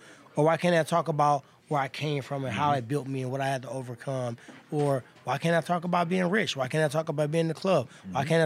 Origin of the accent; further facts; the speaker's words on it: Ferguson, Missouri, United States; Yeah, you know, I'm from Ferguson, obviously. I grew up on the street where the riots happened at.